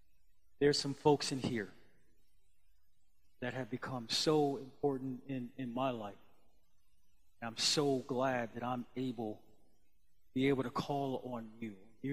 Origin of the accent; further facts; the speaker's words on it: Buffalo, New York, United States; Growing up in Buffalo, I had a core group of friends.